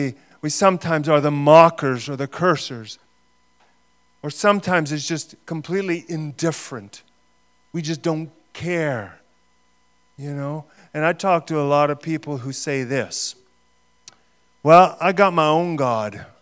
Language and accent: English; Canada; We have no idea when we say the name Jesus Christ as a curse who we are cursing as a Canadian culture.